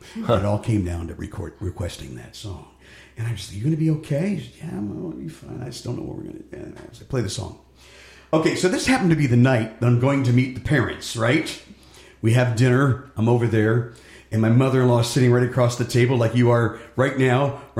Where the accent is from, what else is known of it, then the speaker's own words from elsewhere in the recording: Cleveland, Ohio, United States; And I came from the Cleveland area, which was rock and roll capital of the world, right?